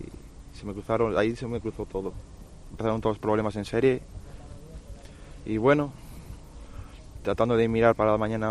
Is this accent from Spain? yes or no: yes; León, Castile and León, Spain; now in Madrid, Spain